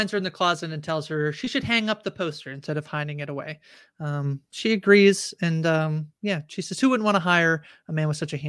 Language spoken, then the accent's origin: English; Canada; I'm Canadian, I don't have great French